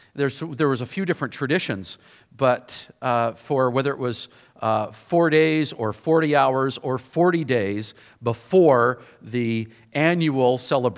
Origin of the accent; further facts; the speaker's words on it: Victoria, British Columbia, Canada; I grew up in Victoria, lived here most of my life, but I worked with Young Life of Canada for about 30 years, and so that took me out of Victoria for a while, but then I was able to move back here about 18 years ago